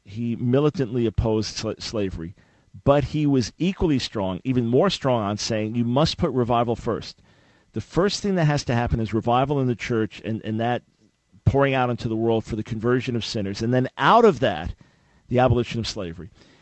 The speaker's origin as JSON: {"language": "English", "region": "New York", "country": "United States", "lives_now": "Charlotte, United States", "said": "I live in Charlotte, North Carolina, anything going there, I'm from New York"}